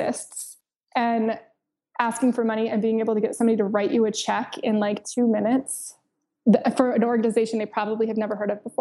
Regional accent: San Diego, California, United States; born or raised there

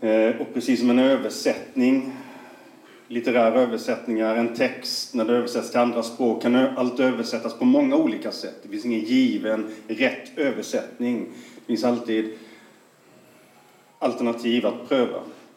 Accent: Karlskrona, Blekinge, Sweden; jag är från Karlskrona, jag har tillbringat mycket tid i Karlskrona, jag har ett ställe ute på Knösö

